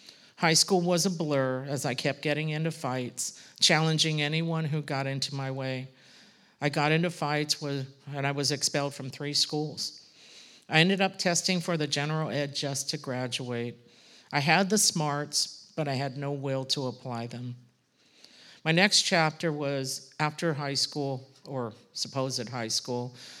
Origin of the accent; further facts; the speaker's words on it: Gardena, California, United States; I was born and raised in Gardena